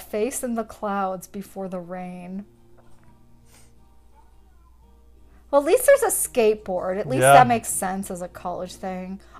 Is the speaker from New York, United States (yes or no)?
yes; Buffalo, New York, United States; Well, because I grew up in Buffalo.